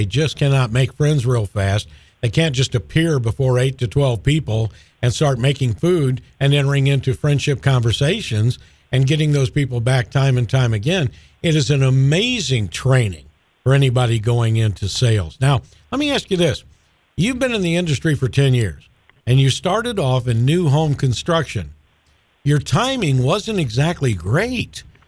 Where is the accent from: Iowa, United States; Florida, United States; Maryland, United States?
Florida, United States; Leesburg; Moving to Leesburg, Florida, and growing up in Leesburg at a time of agriculture, the housing really wasn't booming yet in Lake County. So Leesburg was a pretty close society.